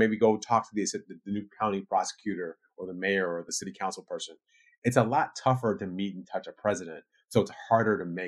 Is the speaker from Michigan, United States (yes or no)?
yes; Michigan, United States; So take a look at one state in particular, my home state of Michigan, which Donald Trump won by about 10,000 votes.